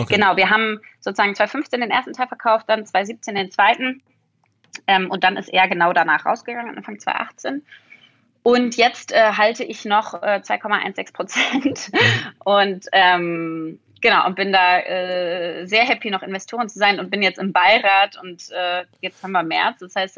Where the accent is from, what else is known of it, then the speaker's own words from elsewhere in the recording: Berlin, Germany; und habe gesagt, ich will wieder zurück nach Berlin. Ich bin Berlinerin, ja.